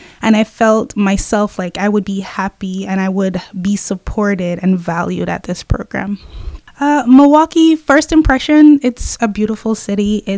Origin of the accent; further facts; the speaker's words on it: Old Harbour, Saint Catherine Parish, Jamaica; I'm from Old Harbor, Jamaica, originally.